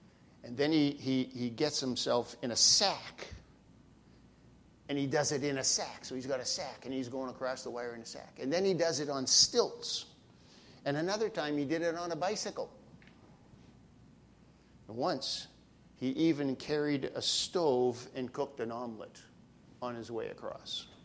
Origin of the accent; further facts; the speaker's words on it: Burlington, Ontario, Canada; also born or lived in Toronto; I grew up in a Baptist church from the day I was knee-high to a grasshopper. And the church I grew up in Burlington